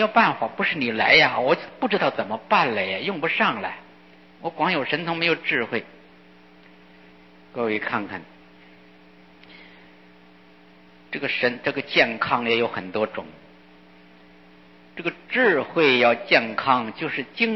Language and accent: Chinese; Beijing, China; 你是哪儿人？我说我是北京